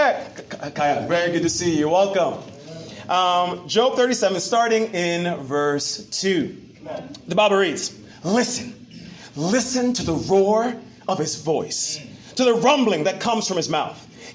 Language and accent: English; New York, United States; born there; You know, I'm an American. So, you know, I was born in New York.